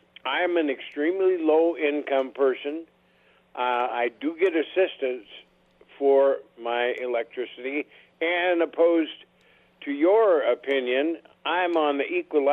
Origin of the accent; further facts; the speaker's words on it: Montana, United States; I'm from Montana. I know about that.